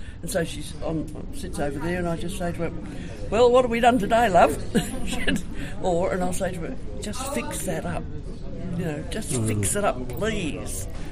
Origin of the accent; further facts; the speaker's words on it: Scotland, United Kingdom; and I'm a Scot too, as she is.